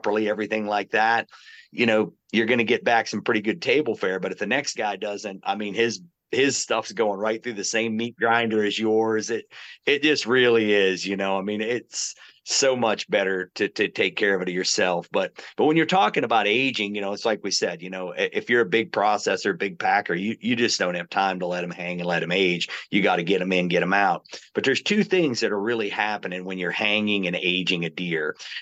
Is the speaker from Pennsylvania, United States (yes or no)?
yes; Pennsylvania, United States; You know, I'm from Pennsylvania.